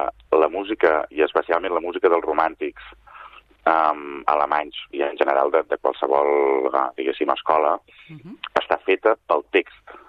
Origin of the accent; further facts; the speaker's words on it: Sabadell, Catalonia, Spain; jo soc de Sabadell i llavors doncs he jugat a casa